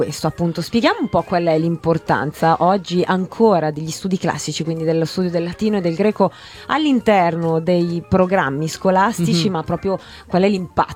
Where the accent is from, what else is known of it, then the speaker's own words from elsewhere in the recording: Chile; io ho fatto le scuole all'estero, sono sì, nata e cresciuta in Cile